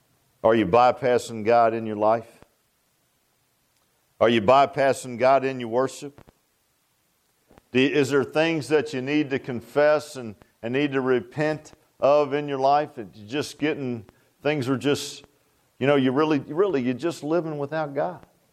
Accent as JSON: {"language": "English", "town": "Virginia Beach", "region": "Virginia", "country": "United States", "tie": "born or raised there", "said": "I grew up in Virginia Beach, and, you know, we didn't have a lot of barns down Virginia Beach."}